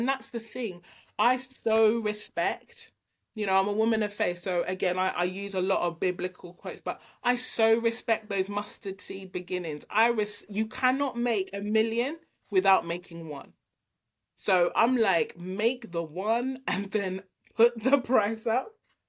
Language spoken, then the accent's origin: English; Nigeria; I'm a Nigerian girl.